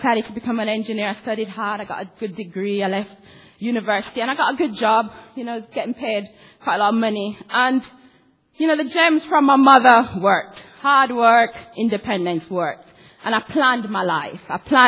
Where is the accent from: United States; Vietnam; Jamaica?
Jamaica; I'm Jamaican. You know, and I grew up in a family with six kids.